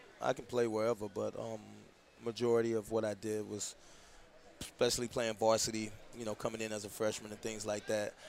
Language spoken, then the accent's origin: English; St. Louis, Missouri, United States; Well, I mean, growing up in St. Louis, you know, baseball is like number one, you know.